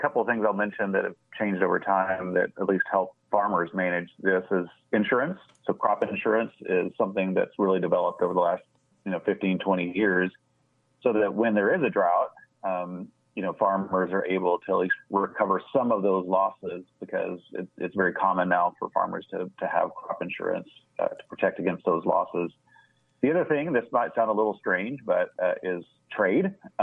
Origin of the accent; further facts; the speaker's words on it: Texas, United States; I grew up in the Texas Panhandle, and a lot of irrigation there.